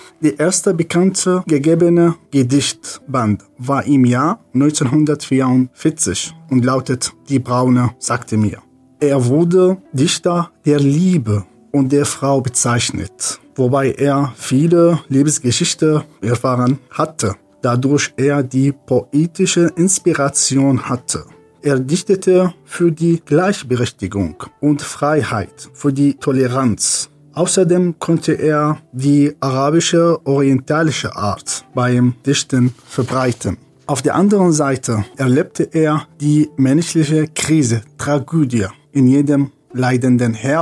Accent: Syria; German is a second language; now in Germany

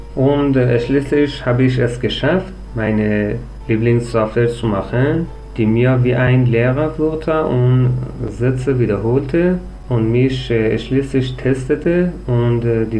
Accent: Iran; first language Persian; German is a second language; Meine Muttersprache ist Persisch. Ich kann auch Englisch und Deutsch sprechen. Ich wurde geboren und lebte in einem Dorf, fern von Stadt und Bildungszentren, in den Feldern von Weizen, Tomaten, Wassermelonen, Mais und Granatapfelgärten.

